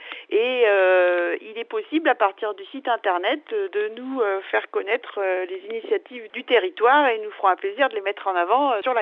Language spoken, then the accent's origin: French; Pays de la Loire, France; chez nous en Vendée.